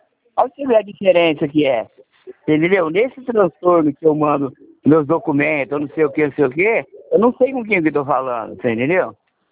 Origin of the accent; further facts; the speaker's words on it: Ribeirão Preto, São Paulo, Brazil; Eu sou daqui de Ribeirão, Campinas.